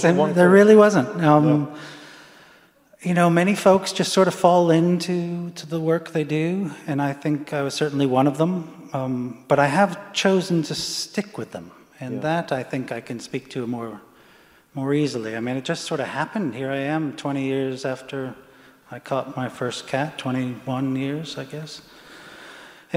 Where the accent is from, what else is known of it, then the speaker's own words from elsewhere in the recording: England, United Kingdom; born there; I was born in England, and a successful collaboration, American-English collaboration.